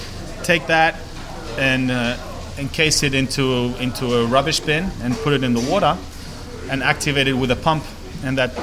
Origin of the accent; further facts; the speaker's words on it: Madrid, Community of Madrid, Spain; English is a second language; No, I'm actually from Madrid, okay. One of the most landlocked capitals of Europe.